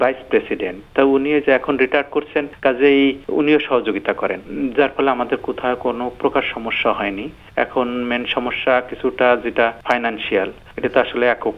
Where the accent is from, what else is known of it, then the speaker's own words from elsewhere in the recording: Bangladesh; now in Australia; আমি তো শুধু বাংলাদেশি না, আমি তো একজন অস্ট্রেলিয়ানও, কাজে আমার সেটাকেও আমাকে দেখতে হবে।